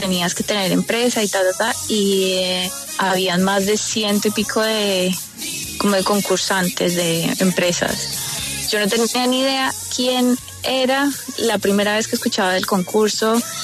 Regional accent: Colombia; ¿Quién soy yo, colombiana, para venir a decirles a ellos

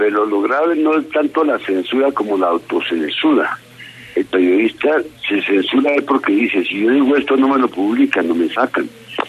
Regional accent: Bogotá, Bogotá D.C., Colombia; born there; porque yo nací en Bogotá, no nací en Santa Fe

